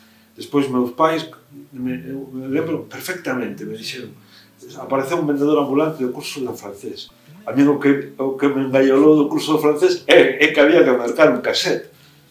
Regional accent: Valdeorras, Galicia, Spain; Eu son de Valdeorras.

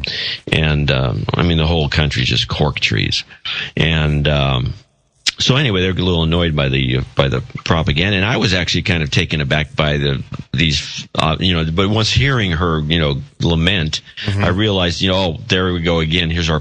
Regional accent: United States; I don't follow the game because I'm an American.

